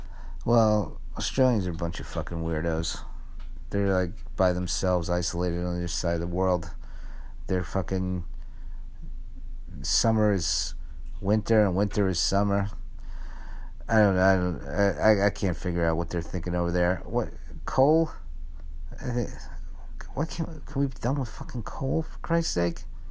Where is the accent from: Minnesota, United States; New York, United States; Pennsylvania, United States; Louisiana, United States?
New York, United States; Bronx; born there; I was born in the Bronx